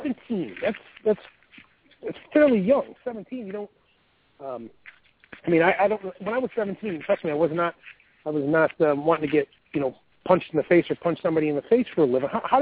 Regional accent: Buffalo, New York, United States; I'm from Buffalo, New York, and we got about, I don't know, 3.5 feet of snow up there, 4 feet.

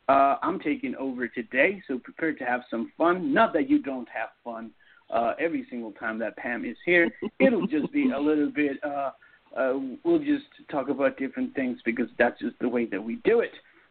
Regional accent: Toronto, Ontario, Canada; born there; also born or lived in Seattle, United States; I was born in Toronto, but I spent 8 years in the Seattle area

